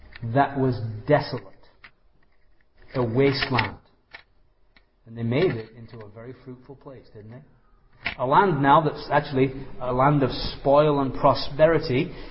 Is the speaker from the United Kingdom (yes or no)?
yes; England, United Kingdom; Growing up in England, our oranges were Jaffa oranges.